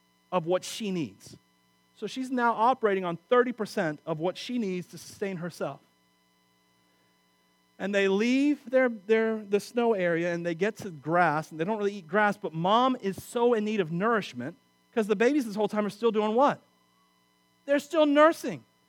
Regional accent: Wauchula, Florida, United States; Sorry, I'm from Wachula.

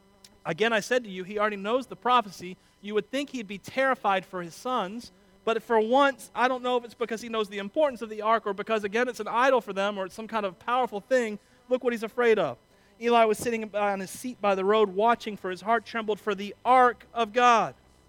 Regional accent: Cuba; I'm from Cuba. Forgive me. Spain was my motherland.

